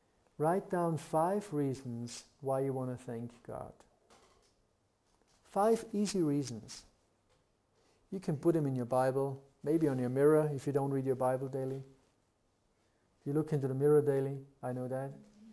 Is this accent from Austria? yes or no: yes; Austria; you know what, I came from Austria, particular only to answer you that question